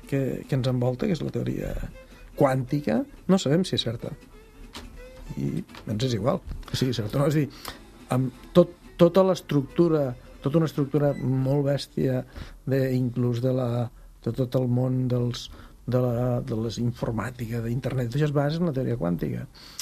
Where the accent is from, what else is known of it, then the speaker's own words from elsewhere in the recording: Lleida, Catalonia, Spain; Perquè soc de Lleida i l'obsessió.